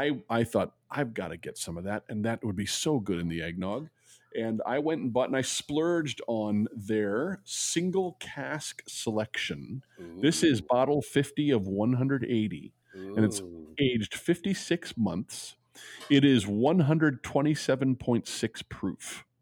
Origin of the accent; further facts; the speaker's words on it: Midwest, United States; I say caramel, but I'm a Midwesterner, so we don't say anything correctly.